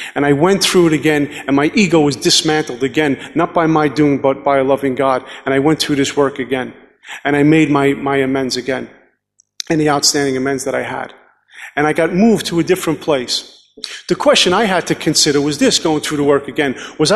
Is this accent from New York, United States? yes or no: yes; Brooklyn, New York, United States; My first drink came when I was about 14 years old growing up in Brooklyn.